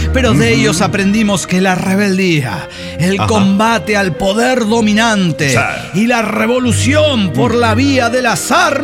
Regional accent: Tarija, Bolivia; de Tarija, Bolivia.

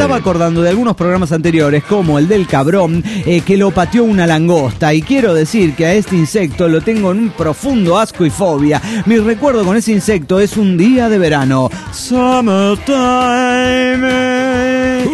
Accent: Mexico City, Mexico; del DF mexicano.

